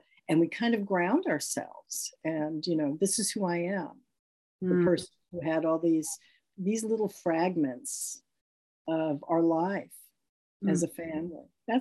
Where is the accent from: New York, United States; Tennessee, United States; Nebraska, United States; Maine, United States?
New York, United States; Brooklyn; So our permanent address was always 1529 East 12th Street in Brooklyn.